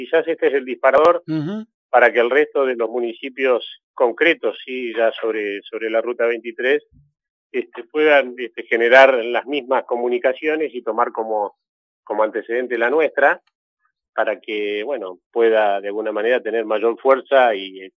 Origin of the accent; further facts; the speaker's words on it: Bariloche, Río Negro, Argentina; yo soy de acá de Bariloche